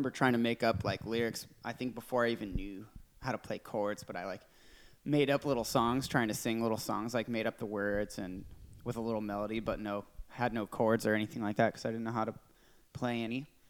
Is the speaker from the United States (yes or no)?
yes; Danville, California, United States; also born or lived in Orange County / Concord / Walnut Creek; Well, I'm from a lot of places, kind of all over California. I grew up moving around, born in Orange County, lived in Concord, Walnut Creek, Danville is where I went to high school.